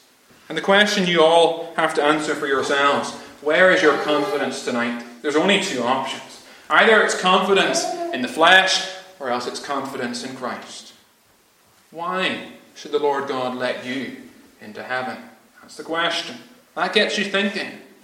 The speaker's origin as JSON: {"language": "English", "country": "Ireland", "tie": "born or raised there", "lives_now": "Lewis, United Kingdom", "said": "myself growing up in Ireland"}